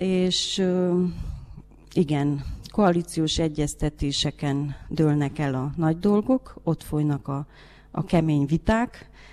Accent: Păingeni, Mureș County, Romania; now in Reghin, Romania; Marosvásárhelyen születtem, Pókába nevelkedtem, Bukarestbe dolgozom, és Szászrégenbe élek.

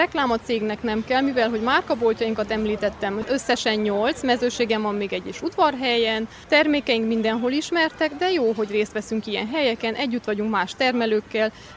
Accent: Nyárádszentmárton, Mureș County, Romania; Nyárád-Szentmártonból származom, és a Terézia Kft-nél dolgozom mezőpanitban.

